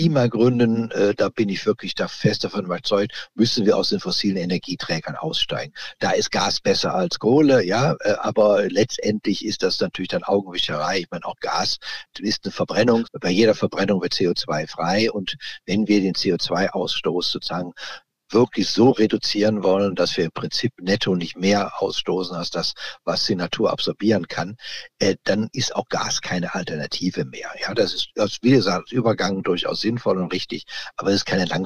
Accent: Jülich, North Rhine-Westphalia, Germany; Ich muss dazu sagen, ich komme aus Jülich.

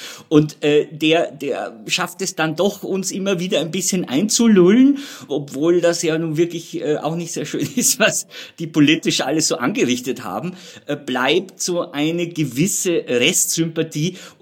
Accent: Austria; wo man als Österreicher so ein bisschen geneigt ist, ihn trotz aller Verfehlungen zu mögen.

